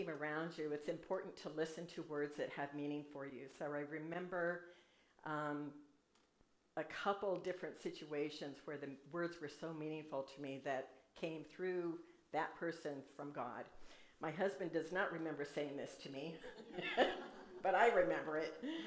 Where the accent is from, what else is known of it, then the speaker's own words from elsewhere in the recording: Alaska, United States; So I am a past resident of Alaska of 25 years, so I grew up in Alaska, in a time when Alaska was really the last frontier.